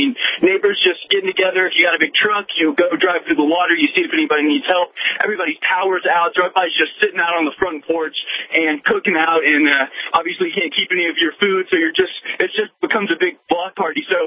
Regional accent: Houston, Texas, United States; You know, I lived through a couple hurricanes in Houston. I grew up in Houston.

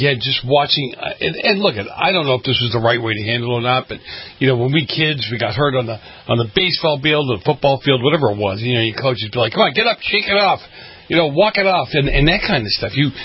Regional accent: Boston, Massachusetts, United States; I'm an Italian from Boston. I very rarely am lost for words, you know.

